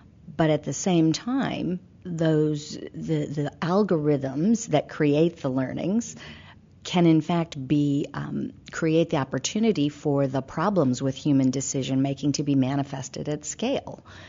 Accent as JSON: {"language": "English", "region": "Midwest", "country": "United States", "tie": "born or raised there", "said": "I grew up in the Midwest."}